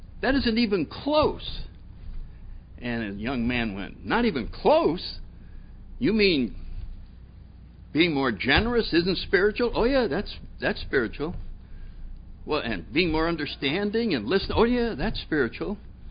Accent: New Haven, Connecticut, United States; I grew up in New Haven, Connecticut.

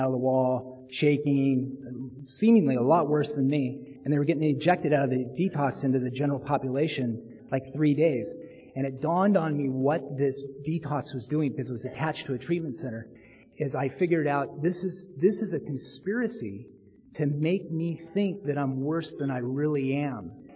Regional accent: Portland, United States; decided that what I needed to do was get out on the freeway and hitchhike up to Portland, which was my hometown.

